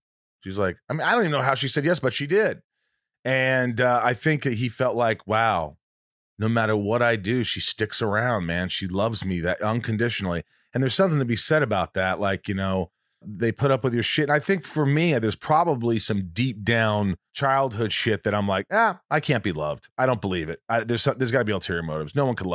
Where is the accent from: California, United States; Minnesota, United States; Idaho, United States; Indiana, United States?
Indiana, United States; I grew up in Indiana.